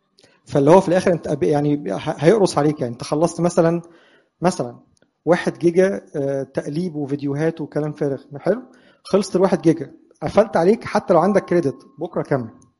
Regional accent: Egypt; ممكن يكون حصل ايام الثوره عندنا في مصر بعض الاحداث الغريبه جدا

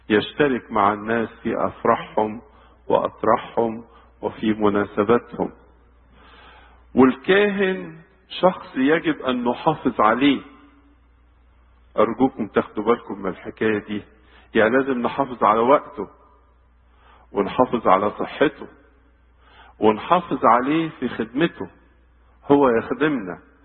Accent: Egypt; عندنا في مصر يجي يقول لك عايزك يا ابونا خمس دقايق.

